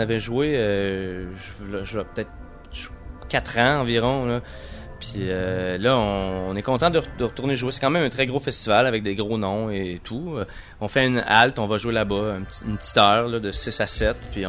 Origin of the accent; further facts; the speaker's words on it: Quebec, Canada; on vient du Québec, tu sais, on vient ici en Europe